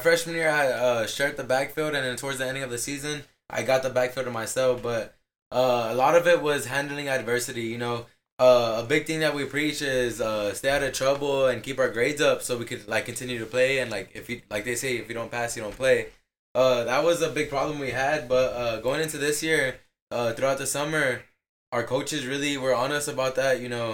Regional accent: Falfurrias, Texas, United States; We're from Falfurrias, a small town.

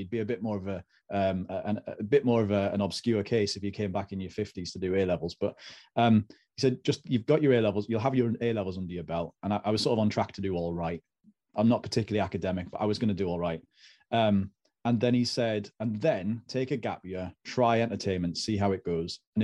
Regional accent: Sunderland, North East England, United Kingdom; we moved up to the Northeast and I was raised in Sunderland.

